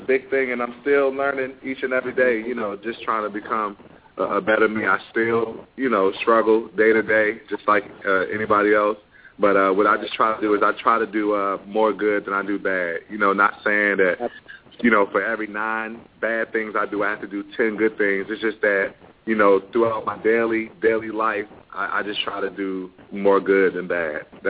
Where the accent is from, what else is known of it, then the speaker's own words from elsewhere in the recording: Alexandria, Virginia, United States; Oh, well, I grew up in Alexandria, Virginia. That's where I'm from. That's where my mother's from. My father's from D.C.